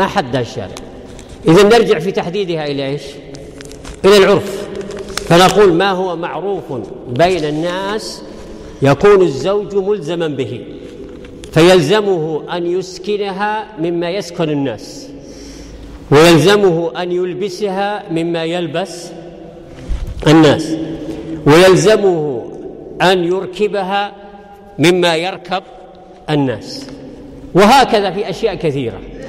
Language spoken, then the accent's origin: Arabic; Saudi Arabia; احنا عندنا بالسعودية